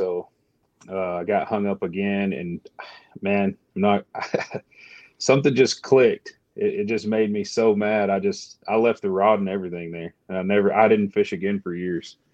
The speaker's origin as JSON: {"language": "English", "region": "Texas", "country": "United States", "tie": "born or raised there", "said": "Yeah, I'm born and raised here."}